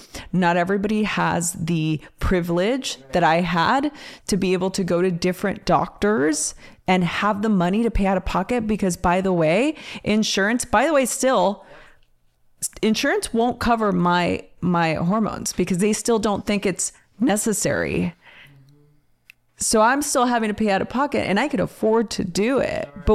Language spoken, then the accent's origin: English; Los Angeles, California, United States; growing up in East LA during like one of the most violent times in history was like the hard part of my life.